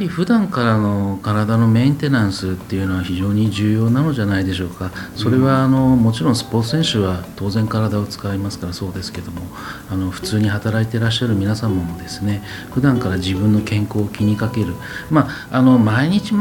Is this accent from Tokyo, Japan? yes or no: yes; Tokyo, Japan; 私自身は東京の生まれの東京育ちです。